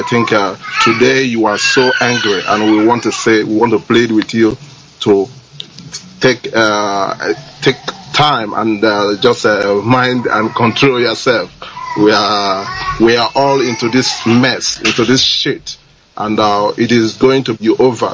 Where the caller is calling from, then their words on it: China; I am calling from China.